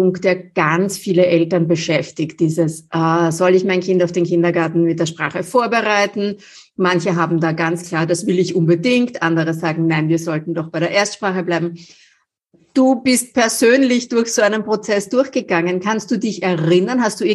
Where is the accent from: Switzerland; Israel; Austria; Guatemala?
Austria; ich bin in Österreich aufgewachsen, in eine komplett österreichische Familie hinein.